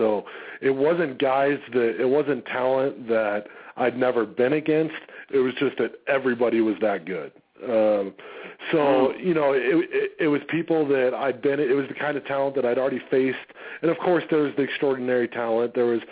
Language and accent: English; Denver, Colorado, United States; and then that it also happened to be my hometown. So the mixture of all that was what led me to Denver.